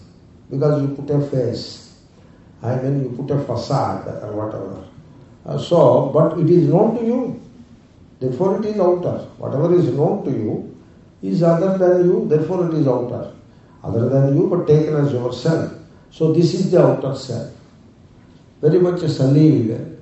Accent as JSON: {"language": "English", "country": "India", "tie": "born there", "said": "I was born in India"}